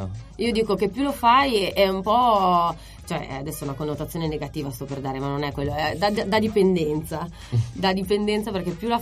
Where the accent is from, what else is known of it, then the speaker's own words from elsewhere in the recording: Biella, Piedmont, Italy; now in Turin, Italy; vengo da Biella, però abito a Torino da circa 7 anni.